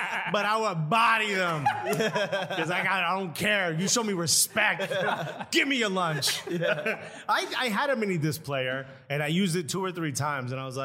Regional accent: United States; a lot of times they're specific to us being American.

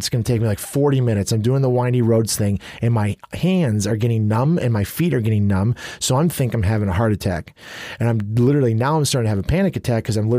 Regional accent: New Lenox, Illinois, United States; I grew up in New Lenox.

